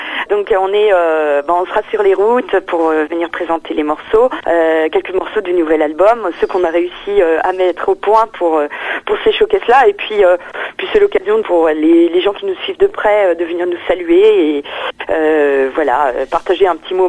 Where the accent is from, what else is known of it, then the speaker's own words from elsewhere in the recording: Brittany, France; on représente la Bretagne forcément, puisqu'on vient de Bretagne.